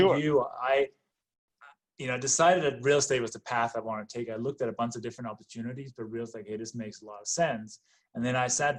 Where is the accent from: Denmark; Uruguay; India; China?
Denmark; English is a second language; moved away as an adult; now in United States; as you can hear maybe from my accent and my name, I was born and raised in Denmark and came to the U.S. in 1996.